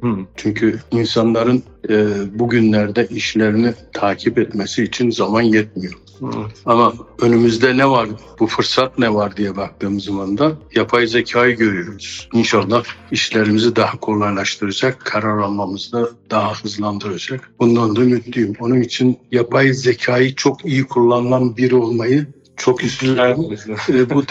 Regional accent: Gaziantep, Turkey; born there; 1961 Gaziantep doğumluyum.

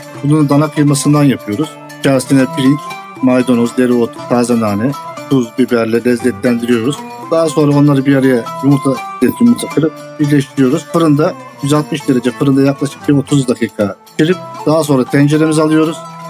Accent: Bolu, Turkey; Boluluyum.

